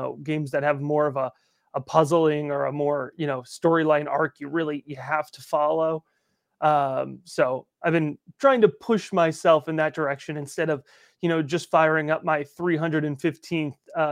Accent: Connecticut, United States; also born or lived in Tennessee / Maryland; You know, I grew up in Connecticut. I went to school in Tennessee. I lived in Maryland for 6 years and moved back about 2 years ago now to the New England area, to the Connecticut area.

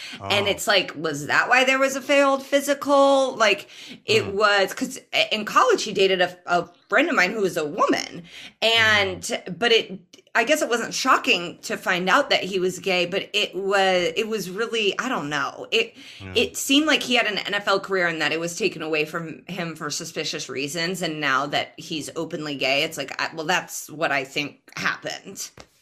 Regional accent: Indianapolis, Indiana, United States; Yeah, my high school, like I'm from Indianapolis, and my high school was like everybody, you know?

